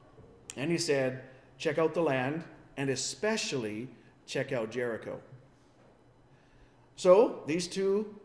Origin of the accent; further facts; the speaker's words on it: England, United Kingdom; I'm an English guy